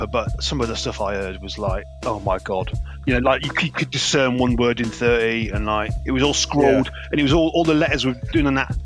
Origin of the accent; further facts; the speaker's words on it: Nottingham, East Midlands, United Kingdom; also born or lived in Leeds; A bit of both. I was born in Leeds, but I grew up in Nottingham.